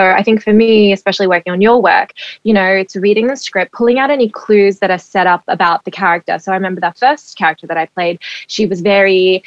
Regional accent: Australia; also born or lived in Israel; So I was born in Israel and then we moved to Australia. I think I was about seven. We're kind of coming back and forth until I was 12. But I had a bit of a hard time with the language

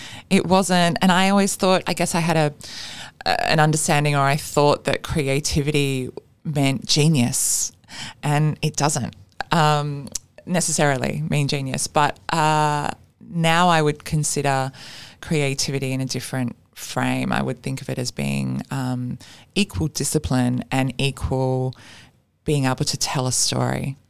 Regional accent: Canberra, Australian Capital Territory, Australia; I was a teenager growing up in Canberra at the time. So this is like early 90s.

